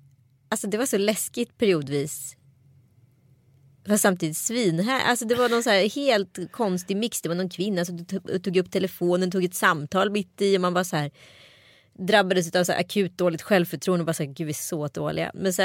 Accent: Örebro, Örebro County, Sweden; Min hemstad.

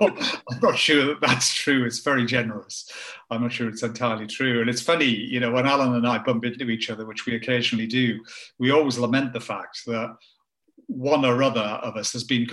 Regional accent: Tow Law, North East England, United Kingdom; where I grew up in Tower Law, it's a town of then, I guess, and probably a couple of thousand people, but it had three branches of the co-op in this little town.

